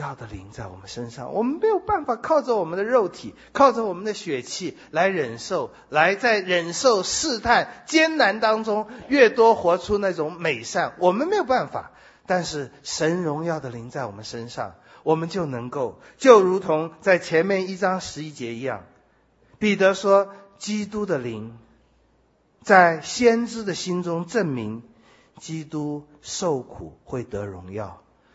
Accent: China; 其实我们中国人很懂这些，我们懂得忍，为了要得到前面的好处。

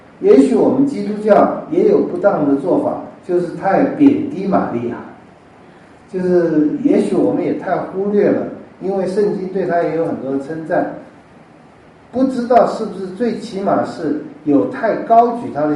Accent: China; 那我们中国人都有一些，或者西方人我也看到这样不敬的方式呢

